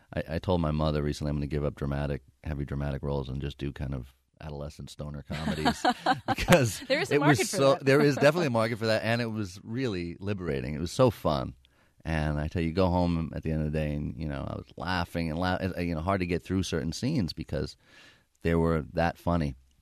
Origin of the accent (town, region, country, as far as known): New York City, New York, United States; born or raised there